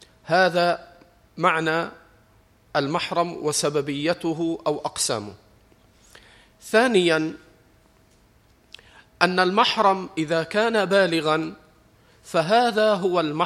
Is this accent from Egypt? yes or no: yes; Egypt; إحنا عندنا في مصر بنقول الحمى